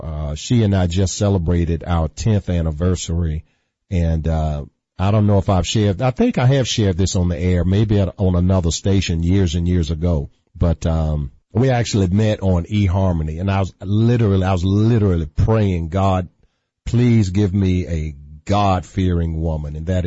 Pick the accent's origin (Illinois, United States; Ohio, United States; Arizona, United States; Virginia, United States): Virginia, United States; The ERA in my home state of Virginia, the House of Delegates, they've passed an ERA amendment